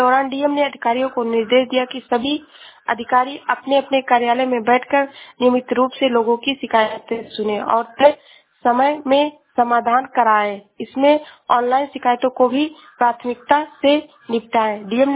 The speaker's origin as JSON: {"language": "Hindi", "region": "Uttar Pradesh", "country": "India", "said": "मैं जिला श्रावस्ती से हूँ।"}